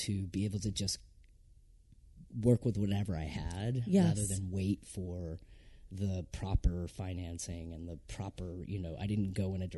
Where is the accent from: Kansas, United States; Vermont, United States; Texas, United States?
Vermont, United States; also born or lived in San Francisco, United States; I grew up in Vermont, working class, whatever, but I worked at, like, an art house theater for a while